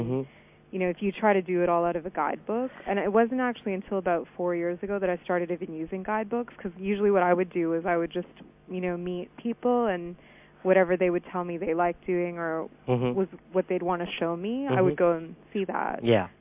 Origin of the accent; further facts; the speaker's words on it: Vancouver, British Columbia, Canada; the kind of crowd that I grew up in Vancouver was not just school friends.